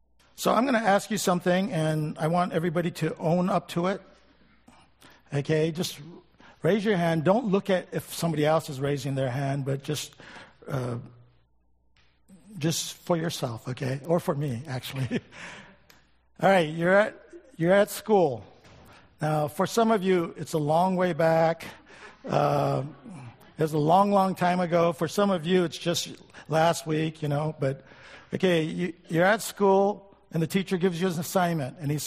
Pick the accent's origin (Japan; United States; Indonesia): Japan; Okinawa; I grew up in Okinawa, Japan, where there was a lot of U.S. military people there.